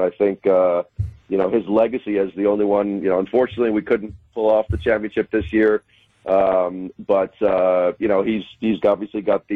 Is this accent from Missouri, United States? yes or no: no; Milwaukee, Wisconsin, United States; I've always wanted to bring film and do what I can to bring exposure to Marquette, to Milwaukee, to my hometown.